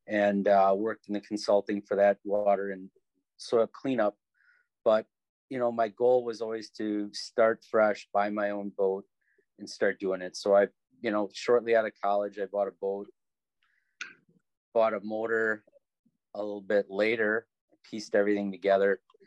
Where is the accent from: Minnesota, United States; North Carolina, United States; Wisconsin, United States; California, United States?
Wisconsin, United States; I grew up on the Winnebago system, and I like Ryan. I kind of born into a fishing family